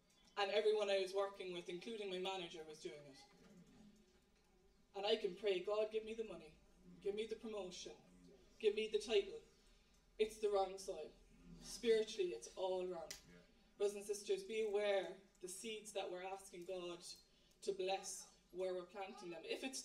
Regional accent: Ireland; I know I'm Irish, I eat potatoes, but I hadn't seen them grow.

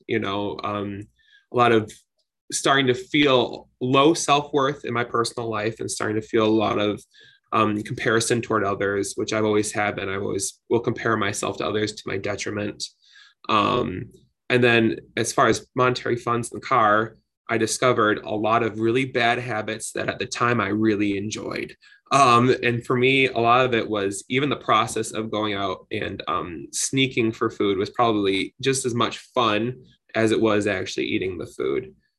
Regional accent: Detroit, Michigan, United States; I'm from Detroit, Michigan.

